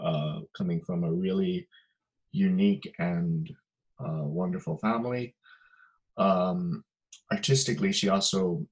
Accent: Hawaii, United States; So, as we talked about, I grew up here in Hawaii, really, really immersed in Hawaiian music.

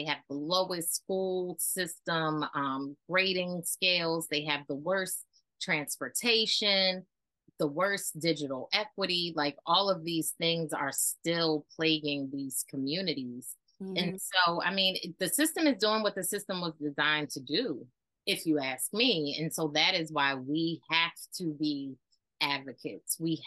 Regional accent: Maryland, United States; I was raised in Baltimore County and now I live in Baltimore City and I understand it.

